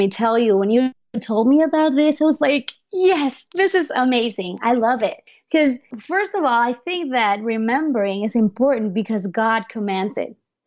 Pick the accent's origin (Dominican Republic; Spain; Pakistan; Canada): Dominican Republic; now in Wake Forest, United States; Well, I am from the Dominican Republic. That's a beautiful island in the Caribbean.